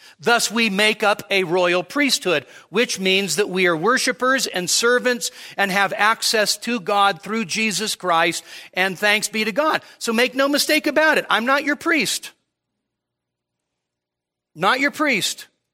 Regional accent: United States; born there; Am I glad I was born in America? You bet. Am I glad I was born in America and not Papua? Yes.

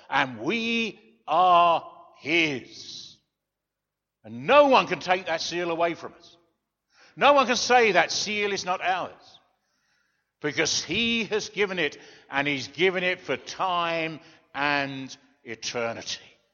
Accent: England, United Kingdom; I'm typically English 3 or 4 or 5 times over. You know, we don't do that sort of thing.

